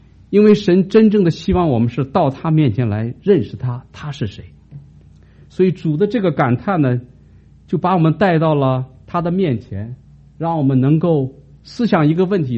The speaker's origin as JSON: {"language": "Chinese", "country": "China", "said": "特别是我们从大陆来的"}